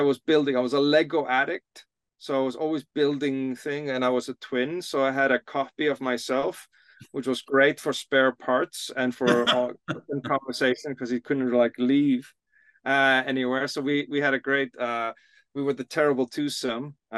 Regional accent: Iceland; I was raised up in Iceland and we, of course, got television, but not on Thursdays.

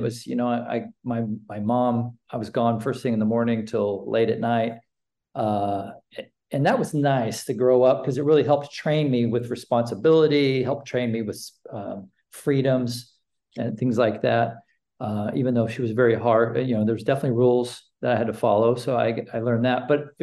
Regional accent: Arkansas, United States; But I'm an Ozark boy at heart. I was raised in the Ozarks in Northwest Arkansas, Beaver Lake area, anyone that's been in the War Eagle area, et cetera.

